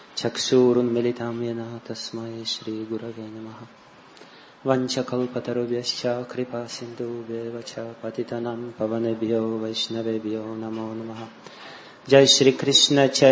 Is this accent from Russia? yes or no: yes; Russia; English is a second language; Because I'm from Russia